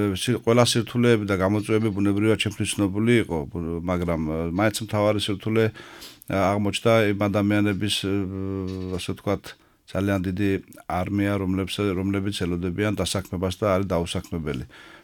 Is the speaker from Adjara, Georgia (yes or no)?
yes; Shuakhevi, Adjara, Georgia; დავიბადე და გავიზარდე შუახევში, მუნიციპალიტეტში ვცხოვრობ ჩემს ოჯახთან ერთად შუახევში